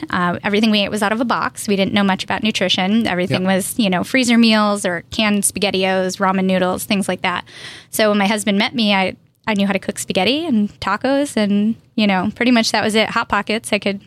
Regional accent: New York, United States; So I am originally from New York.

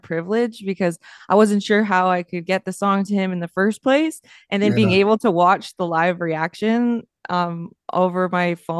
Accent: Thunder Bay, Ontario, Canada; I was born and raised in Thunder Bay, Ontario. But my mom is first generation Canadian from Finland. And my dad is Anishinaabe from a community called Long Lac 58

